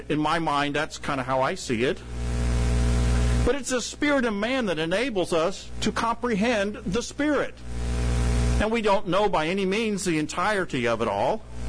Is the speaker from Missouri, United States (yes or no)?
yes; Missouri, United States; And we came from Missouri. Missouri is the show me state.